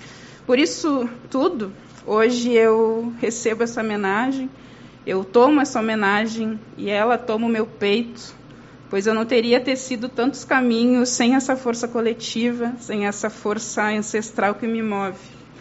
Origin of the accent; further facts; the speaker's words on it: Uruguaiana, Rio Grande do Sul, Brazil; Eu, neta, filha, bisneta de mulheres trabalhadoras, nascida e criada em Uruguaiana